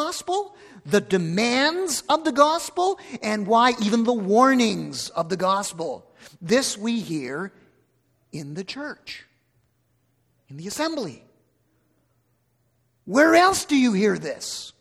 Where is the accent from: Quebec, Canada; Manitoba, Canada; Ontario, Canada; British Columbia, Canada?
Ontario, Canada; Blythe; As many of you know, I grew up in Blythe, Ontario. Grew up on a farm. We were a farm family.